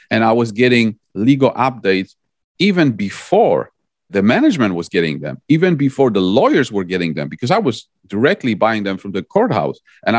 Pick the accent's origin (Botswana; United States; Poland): Poland; I'm from Poland.